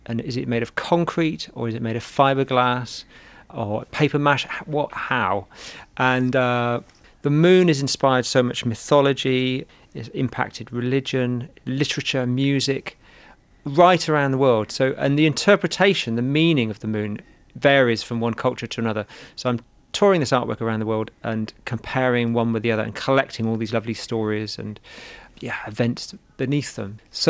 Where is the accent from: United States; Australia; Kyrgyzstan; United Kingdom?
United Kingdom; Bristol, South West England; I'm from Bristol in England